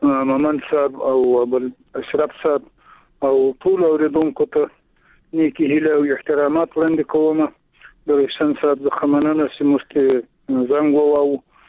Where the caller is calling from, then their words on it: Shajoy, Zabul, Afghanistan; د زابل ولایت په شاجوی له سوالي سره ټلیفون په لیکو واسلیم.